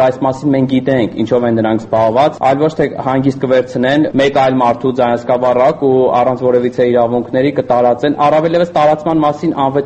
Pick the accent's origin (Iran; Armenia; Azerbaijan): Armenia; ես Հայաստանի Հանրապետության քաղաքացի եմ